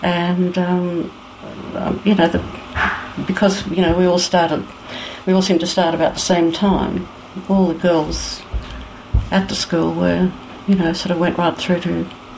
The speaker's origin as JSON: {"language": "English", "town": "Ivanhoe", "region": "Victoria", "country": "Australia", "tie": "born there", "said": "Well, I was born in Ivanhoe, Victoria, 1934."}